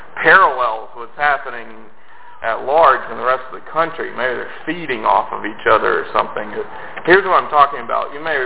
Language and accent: English; Arkansas, United States; You know, I grew up in Arkansas. Almost all my friends were Southern Baptists, and I told people that I was a Lutheran when I was a kid.